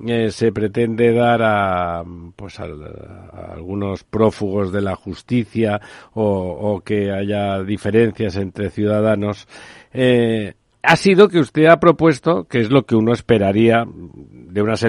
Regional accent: Catalonia, Spain; now in Madrid, Spain; aunque estoy aquí en Madrid, soy catalán

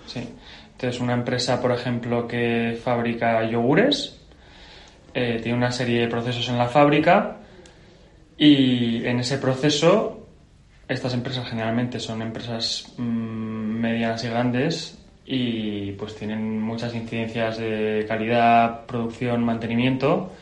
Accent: Pamplona, Navarre, Spain; Yo soy de Pamplona.

